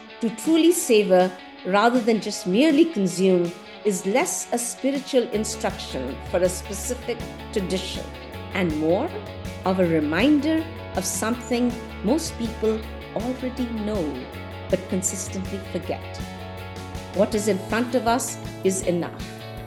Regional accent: Patiala, Punjab, India; I was born in India and I grew up there and in Patiala, the town of Patiala.

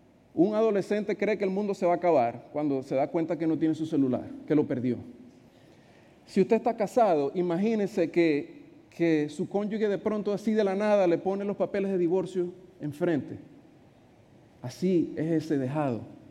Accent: Venezuela; Yo vengo de Venezuela.

